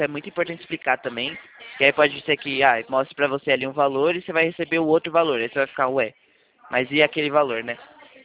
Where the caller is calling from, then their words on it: Atibaia, São Paulo, Brazil; Aqui em Atibaia, no interior de São Paulo.